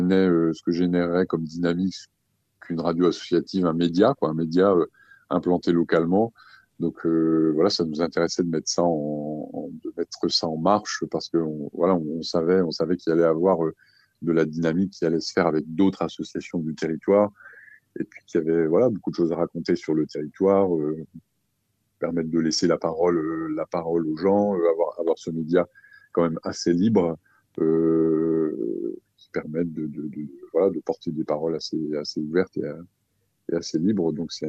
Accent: Ogan, France; comme je suis originaire d'Ogan et que c'est la commune où j'ai grandi

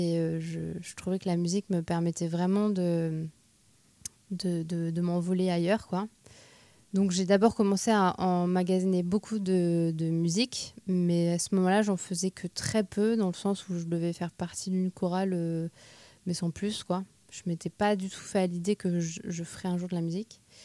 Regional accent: Vendôme, Centre-Val de Loire, France; c'est vrai qu'à Vendôme, là où j'ai grandi, il n'y a pas masse de choses à faire, on n'est pas à Tours

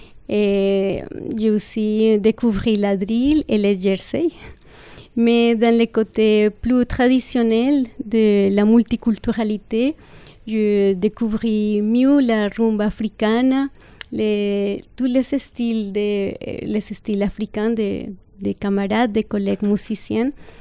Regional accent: Venezuela; French is a second language; also born or lived in Bogota, Colombia; Et je suis née à la Colombie. Je suis née à Bogota. Et après que j'étais très petite, et j'ai voyagé beaucoup au Venezuela où mon famille, ils avaient des business dans une île. Donc après, je suis déménagée au Venezuela.

